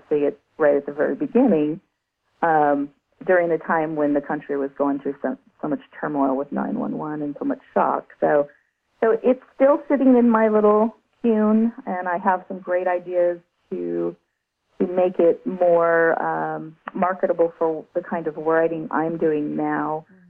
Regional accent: Central Valley, California, United States; because I'm from the Central Valley, and that was a big risk moving up there.

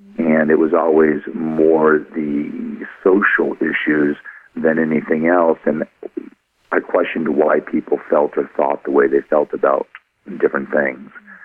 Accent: Austin, Texas, United States; born there; also born or lived in Philadelphia / San Francisco / Michigan / Louisiana; Well, I was born in Austin, Texas, but have lived in many parts of the country, including Philadelphia, San Francisco, Michigan, Louisiana, New Orleans, and various areas.

